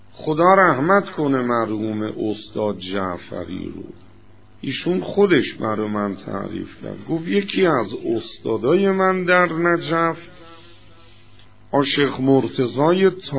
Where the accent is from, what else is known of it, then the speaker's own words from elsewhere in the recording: Iran; moved away as an adult; میگم آقا ما از ایران اومدیم اینجا درس بخونیم برگردیم مردم رو هدایت کنیم